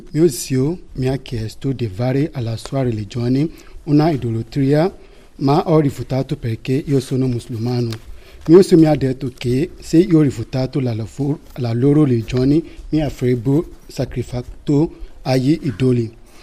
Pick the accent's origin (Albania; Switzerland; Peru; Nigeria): Nigeria; Italian is a second language; moved away as an adult; also born or lived in Libya; now in Italy; Allora ho deciso di lasciare il mio paese. Il viaggio della Nigeria alla Libia è durato 8 giorni, è stato difficile.